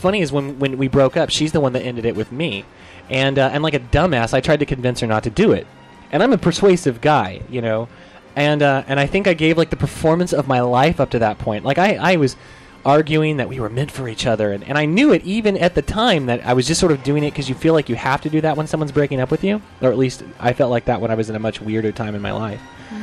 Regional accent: Oklahoma, United States; Growing up in Oklahoma and having been raised around very stringent Christian beliefs that I have long since abandoned many, many years before

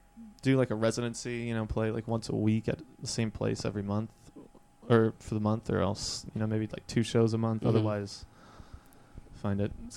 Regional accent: Arizona, United States; now in Los Angeles, United States; Yeah, we played back in my hometown in Arizona, which was really fun. It was kind of because I come from a small town out there

